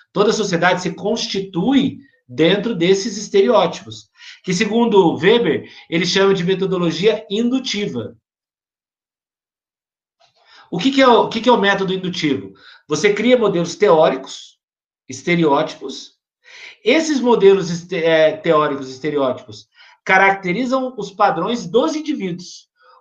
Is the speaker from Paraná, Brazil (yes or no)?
no; Minas Gerais, Brazil; Eu sou mineiro.